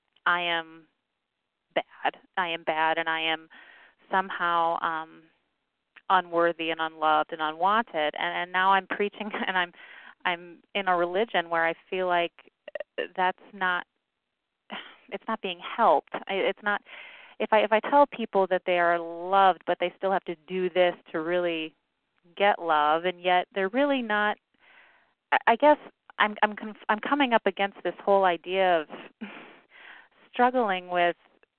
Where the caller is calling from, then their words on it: Ohio, United States; I'm calling from Ohio.